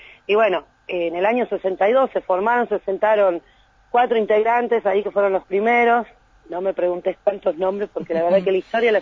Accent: Córdoba, Argentina; born there; Yo nací en Córdoba, sí.

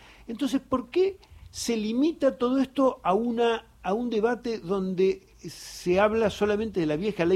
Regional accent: Buenos Aires, Argentina; Yo soy porteño

